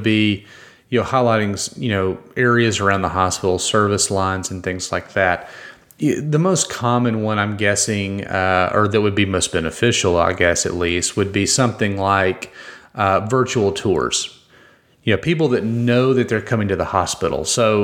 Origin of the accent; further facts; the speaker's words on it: Mississippi, United States; growing up in Mississippi, I'm a big Ole Miss fan